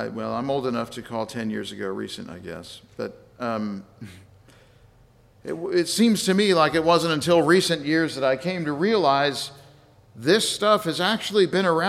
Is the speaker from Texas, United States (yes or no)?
yes; Fort Worth, Texas, United States; I grew up here in Fort Worth.